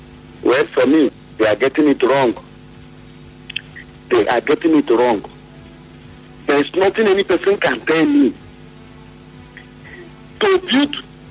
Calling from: Port Harcourt, Rivers, Nigeria; I'm calling from Port Harcourt.

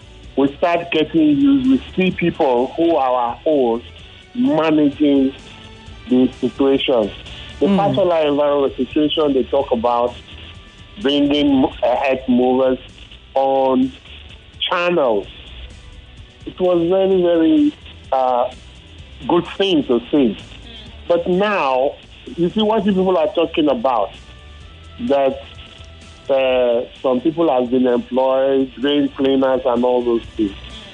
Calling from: Boston, Massachusetts, United States; I'm calling from Boston.

